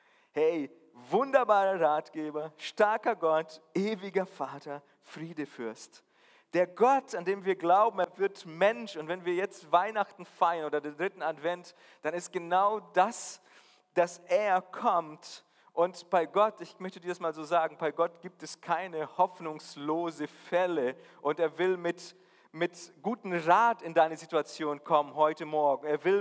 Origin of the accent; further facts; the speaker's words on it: Brazil; German is a second language; now in Germany; Ich als Brasilianer, an diesem Wetter, an diese dunkle Zeit, muss ich ehrlich zugeben, habe ich mich noch nicht dran gewöhnt. Auch wenn ich jetzt schon fast mein halbes Leben hier bin